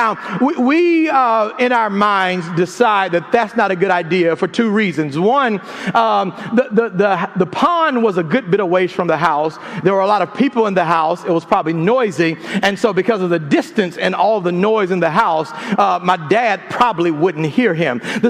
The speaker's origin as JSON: {"language": "English", "region": "Mississippi", "country": "United States", "tie": "born or raised there", "lives_now": "Louisiana, United States", "said": "Although I live in Louisiana now, I grew up in Mississippi."}